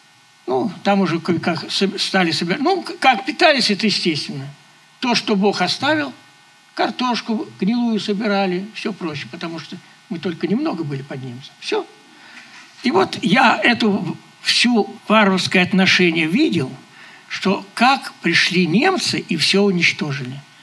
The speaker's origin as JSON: {"language": "Russian", "region": "Kaluga Oblast", "country": "Russia", "tie": "born there", "said": "Значит, я родился в Калужской области."}